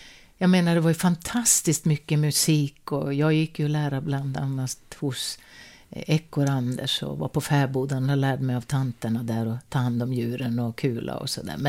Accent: Evertsberg, Dalarna County, Sweden; born there; Den här fanns uppe i Evertsberg då, där jag är född.

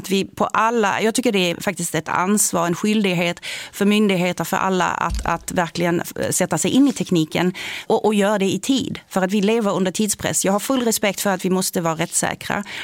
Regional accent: Germany; Swedish is a second language; Men jag som själv ursprungligen inte kommer från Sverige, jag är utanför uppvuxen i Tyskland och bott i många andra länder.

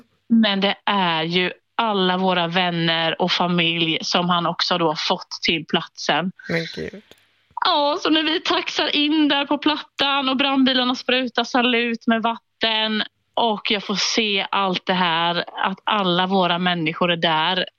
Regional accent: Småland, Sweden; och jag är från Småland

